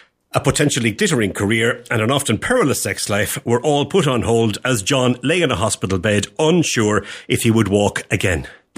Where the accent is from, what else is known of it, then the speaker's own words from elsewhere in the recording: Ireland; I'm Irish